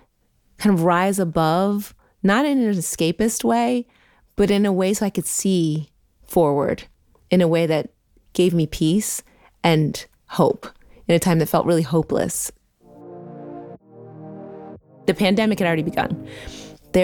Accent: Philadelphia, Pennsylvania, United States; I'm from Philadelphia, and her church was really boring and I did not like going.

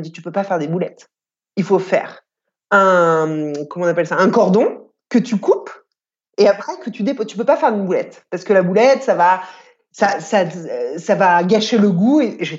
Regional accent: Lyon, Auvergne-Rhône-Alpes, France; born there; Toute ma famille est italienne, donc on est très. J'ai toujours été extrêmement liée à l'Italie. Et chez moi, donc j'habite à Lyon. Enfin, je suis née à Lyon.

